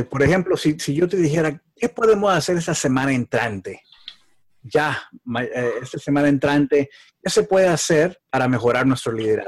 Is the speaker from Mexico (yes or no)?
yes; Mexico; yo soy mexicano y conozco nuestra cultura